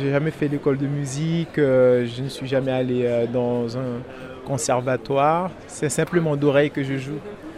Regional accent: French Guiana, France; Non, c'est la première fois parce que je suis de Guyane à la base.

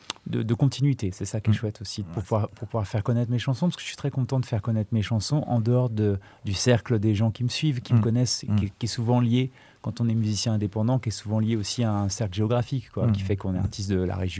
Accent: Lyon, Auvergne-Rhône-Alpes, France; moi je viens de Lyon

